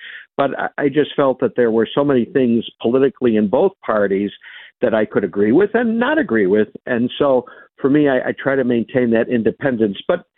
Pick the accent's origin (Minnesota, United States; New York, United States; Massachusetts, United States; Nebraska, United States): New York, United States; Buffalo; when I was a kid growing up in South Buffalo in the 60s and 70s